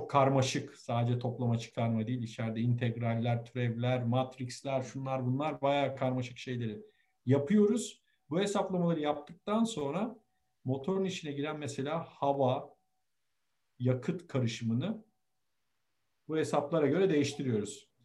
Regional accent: Sarıyer, Istanbul, Turkey; also born or lived in Manchester; İstanbulluyum. Sarıyer'de büyüdüm.

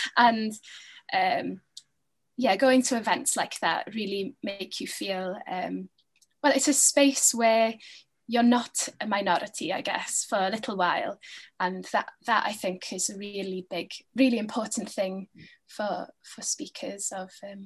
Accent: Wales, United Kingdom; I felt like as a Welsh speaker in Wales, you can feel like you're a bit isolated.

